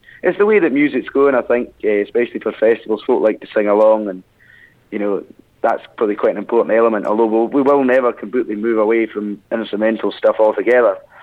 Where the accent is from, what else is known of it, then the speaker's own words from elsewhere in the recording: Tiree, Scotland, United Kingdom; now in Glasgow, United Kingdom; obviously I was brought up in Tyree, but I moved to Glasgow about 6 years ago